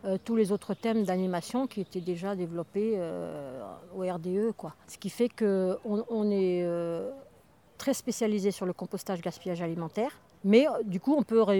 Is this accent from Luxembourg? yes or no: no; Auvergne-Rhône-Alpes, France; Je venais de l'Isère, où il y avait la Frapna, qui avait déjà un peu le même réseau. Donc quand je suis arrivée dans la Drôme